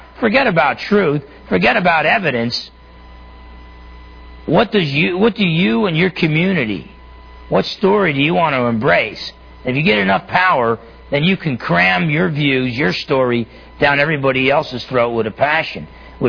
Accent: New Jersey, United States; I'm from New Jersey.

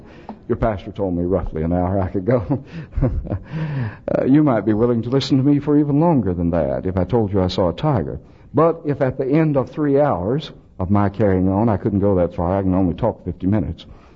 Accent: El Paso, Texas, United States; You know, I'm from El Paso.

